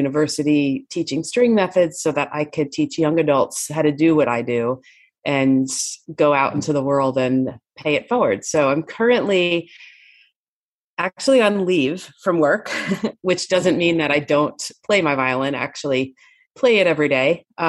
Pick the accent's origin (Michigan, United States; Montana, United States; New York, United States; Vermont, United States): New York, United States; So in fourth grade, I grew up in New York, and you get to pick which instrument you want to play.